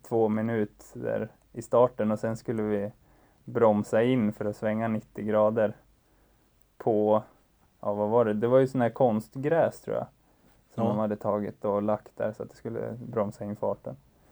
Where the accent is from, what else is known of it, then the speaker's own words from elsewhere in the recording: Falun, Dalarna County, Sweden; now in Östersund, Sweden; Jag kommer från Falun då. Som sagt, jag är 27 år och just nu så bor jag i Östersund med min sambo.